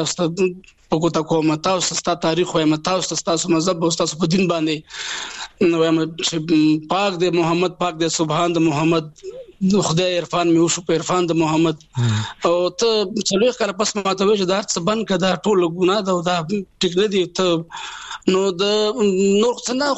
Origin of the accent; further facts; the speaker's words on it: Afghanistan; زه افغان یم زما روح افغانستان دی